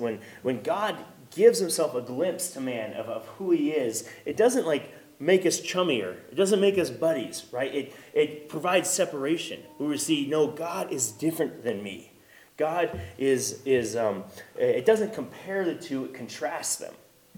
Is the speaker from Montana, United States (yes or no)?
yes; Dillon, Montana, United States; I grew up just in Dillon there